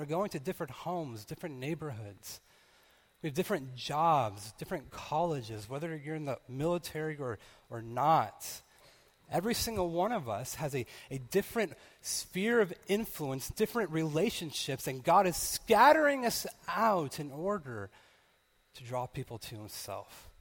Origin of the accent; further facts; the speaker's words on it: California, United States; And so just like I was raised in California